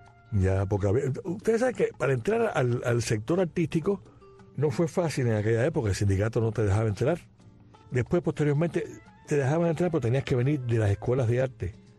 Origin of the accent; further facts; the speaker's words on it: Cuba; lo que a mí no me gusta, me molesta como cubano